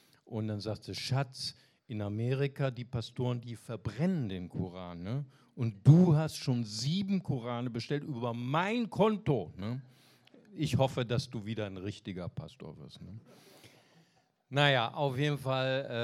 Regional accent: Bonn, North Rhine-Westphalia, Germany; Ich komme aus Bonn

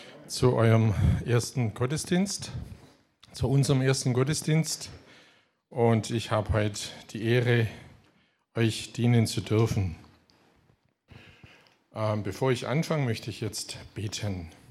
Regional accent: Baden-Württemberg, Germany; accent: Swabian; auch wenn ich ab und zu mal ins Schwäbische reinkomme.

